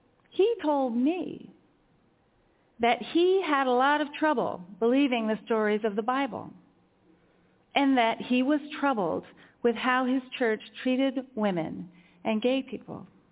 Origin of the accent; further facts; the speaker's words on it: Virginia, United States; an acquaintance near my hometown in the Shenandoah Valley, a white-haired southern gentleman.